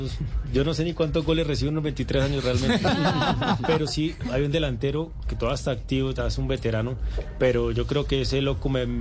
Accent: Cúcuta, Norte de Santander, Colombia; also born or lived in Toledo; El primero que me tomó desde muy niño, desde cuando llegué de Toledo a Cúcuta

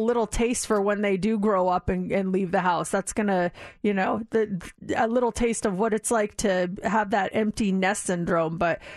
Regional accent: Colorado, United States; born there; since I was born in Colorado, they're 1 hour ahead.

